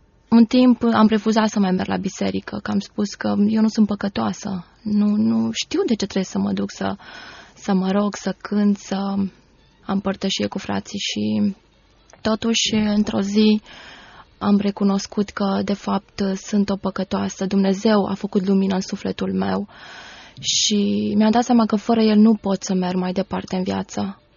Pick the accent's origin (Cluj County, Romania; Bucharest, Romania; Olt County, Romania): Bucharest, Romania; M-am născut în București, sunt crescută în București, m-am născut într-o familie destul de numeroasă, suntem 9 frați, părinții sunt creștini. Am frecventat Biserica Creștină după Evanghelie